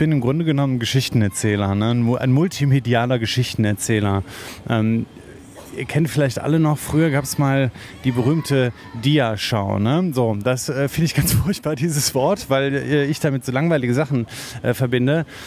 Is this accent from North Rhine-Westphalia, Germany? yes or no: yes; North Rhine-Westphalia, Germany; now in Leipzig, Germany; ich bin 42 Jahre alt, komme aus Leipzig. Wie man mir vielleicht anhört, bin ich kein Sachse. Ich komme nämlich eigentlich aus dem Rheinland und bin seit vielen, vielen Jahren in der Welt unterwegs.